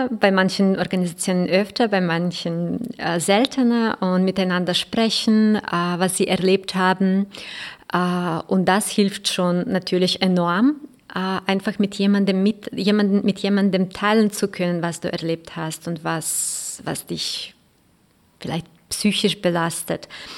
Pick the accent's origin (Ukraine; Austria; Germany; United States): Ukraine; weil ich bin selber Ukrainerin